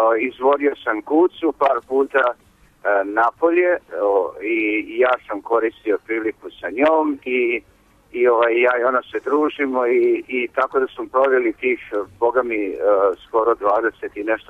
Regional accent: Belgrade, Serbia; ja sam Beograđanin i Srbije sam

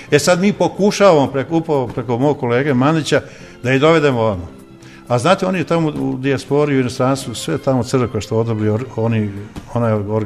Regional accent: Lička Kaldrma, Croatia; kad me pitaju … odakle si, iz Ličke Kaldrme.

